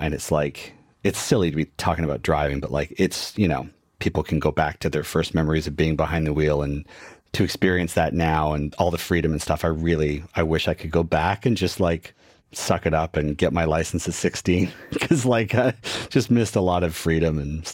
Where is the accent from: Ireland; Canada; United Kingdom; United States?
Canada; accent: Canadian; I'm Canadian.